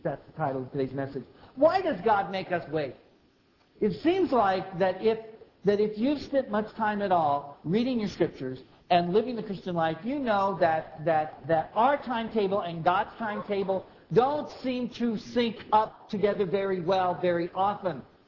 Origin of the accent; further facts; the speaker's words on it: Indiana, United States; When we were growing up in Indiana, we were close to a family called the Bruces.